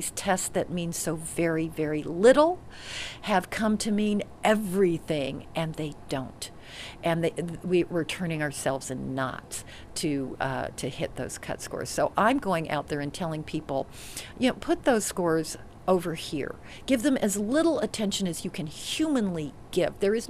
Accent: Utah, United States; I come from Utah. Not exactly your, you know, power broker union, no.

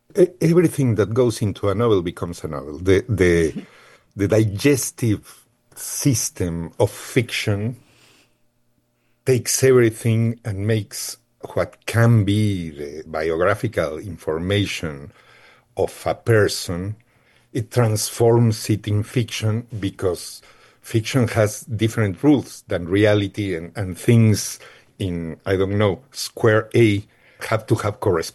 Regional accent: Mexico; That is something that as a Mexican, you never know. I don't know as an American, but as a Mexican, you don't even suspect that.

